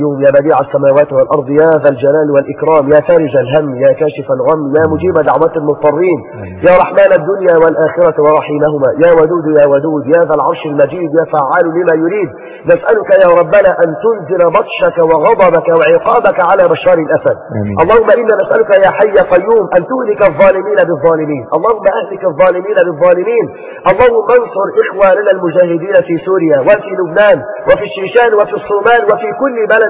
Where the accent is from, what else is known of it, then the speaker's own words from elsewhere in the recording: Egypt; احفظ بلدنا مصر